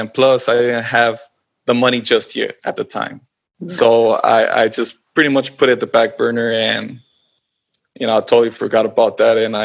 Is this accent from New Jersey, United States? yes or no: no; Los Angeles, California, United States; I am 32 years old. I was born and raised in Los Angeles in California.